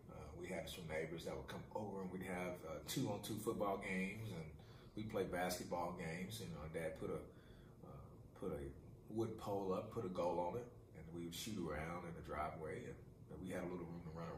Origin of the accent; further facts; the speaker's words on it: Oklahoma City, Oklahoma, United States; Yeah, I was born in Oklahoma City. Went to Millwood High School my entire life.